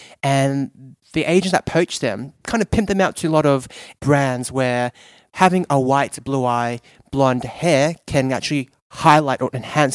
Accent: Australia; accent: Aussie; I came from an Australian background, I sound white, I sound very Aussie.

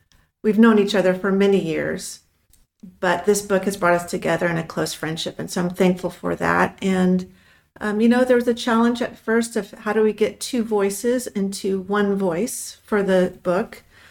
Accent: Los Angeles, California, United States; now in Texas, United States; I'm originally from Los Angeles, and we made our way around the country a little bit and eventually ended up in Texas, and we make a joke that all roads do lead to Texas, so we're happy to be here.

